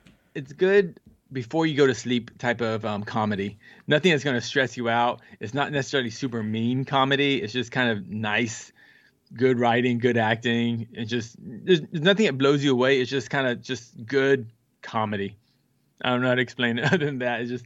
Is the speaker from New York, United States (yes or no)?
no; Houston, Texas, United States; now in Los Angeles, United States; I moved to LA from Houston. I'm from Texas.